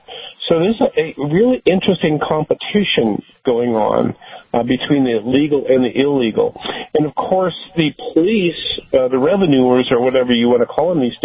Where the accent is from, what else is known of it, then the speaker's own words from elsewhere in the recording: Santa Cruz, California, United States; Here in California, we have in my hometown here in Santa Cruz, we have a real interesting conflict going on